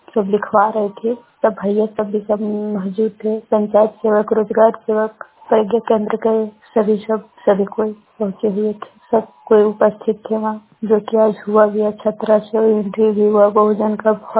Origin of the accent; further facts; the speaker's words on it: Jharkhand, India; मैं कोडरमा मगरवानी से … रिपोर्टर बोल रही हूँ।